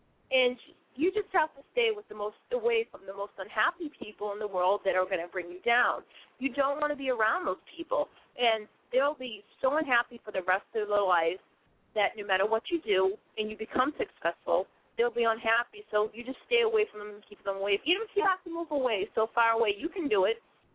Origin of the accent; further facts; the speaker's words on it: United States; And to work with him, you know, as an American